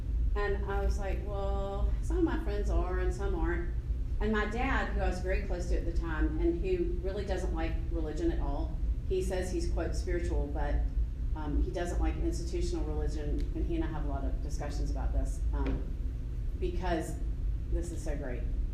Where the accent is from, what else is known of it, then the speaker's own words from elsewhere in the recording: Atlanta, Georgia, United States; So I am 53, and I grew up here in Atlanta. My mom and grandmother also grew up here, so I'm actually a true native of Atlanta.